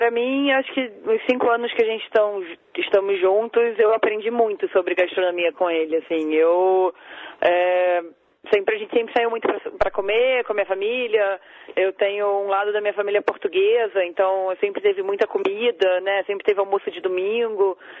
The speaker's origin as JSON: {"language": "Portuguese", "region": "Rio de Janeiro", "country": "Brazil", "tie": "born or raised there", "said": "Então, eu vivi a vida inteira aqui no Rio, já morei em dois bairros, sempre na Zona Sul, que, né, para quem não conhece a Zona Sul, é a zona nobre da cidade."}